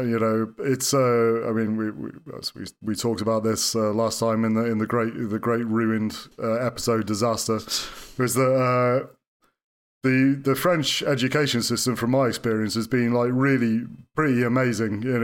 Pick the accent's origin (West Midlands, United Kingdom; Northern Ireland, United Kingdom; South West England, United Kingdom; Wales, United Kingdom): Wales, United Kingdom; also born or lived in Nottingham; I went to school in Britain, as Mike did. I was born in 1973, so I went to school in North Wales. I was born in Nottingham, and then I moved to North Wales.